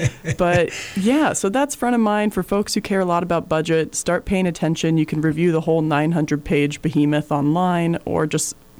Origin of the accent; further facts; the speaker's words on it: Washington, United States; So I actually grew up on an island down in Washingt